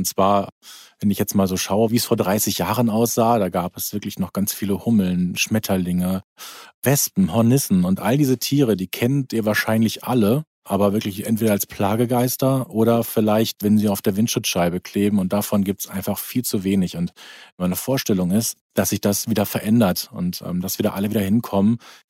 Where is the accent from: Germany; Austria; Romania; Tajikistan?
Germany; North Rhine-Westphalia; Und ich bin aufgewachsen in Ostwestfalen-Lippe und als die Kinder dann da waren, galt es dann wieder zurückzukehren zu diesen Wurzeln